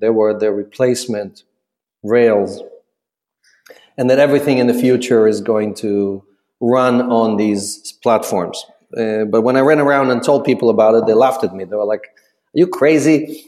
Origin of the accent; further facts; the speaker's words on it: Ukraine; now in United States; I'm an immigrant from the Ukraine who was trying to fight for the truth.